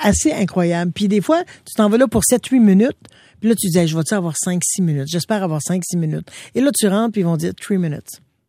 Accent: Quebec, Canada; il m'a demandé, d'où tu viens? T'es originaire de quel endroit? Et je lui dis, de l'Abitibi. Tu sais, puis là, j'y explique au Québec, c'est où.

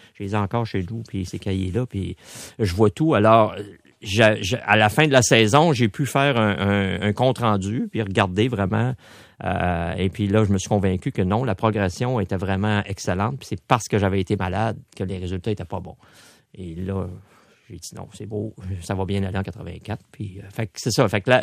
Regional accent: Saint-Hubert, Quebec, Canada; la télévision était chez nous, à Saint-Hubert, puis on voit mes parents, mon frère, ma soeur, qui sont dans la cuisine

